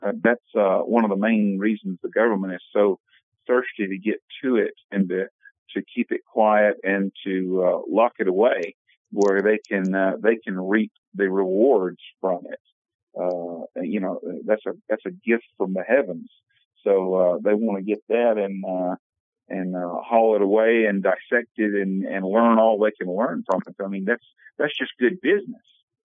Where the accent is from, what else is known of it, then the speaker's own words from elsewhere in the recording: Commerce, Georgia, United States; I grew up in Commerce, Georgia, which is a little town between Atlanta and Greenville, South Carolina.